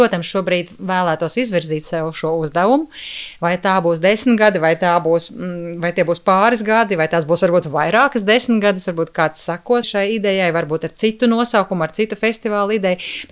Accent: Rēzekne, Latgale, Latvia; jo es nāku no Rēzeknes, esmu dzīmusi Rēzeknē, gājusi skolā šeit un dzīvojusi līdz saviem jaunības gadiem.

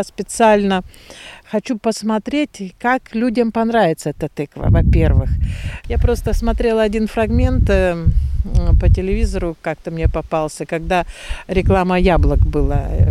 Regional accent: Siberia, Russia; Я человек из Сибири, и поэтому мои родители, которые были высланы и жили в Сибири долгое время

